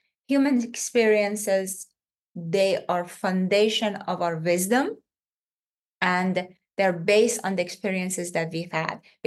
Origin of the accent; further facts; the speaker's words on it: Iran; moved away as an adult; I'm originally from Iran, born and raised in Iran, did my medical school in Iran, and about 25 years ago, I left and I came and started my journey outside Iran.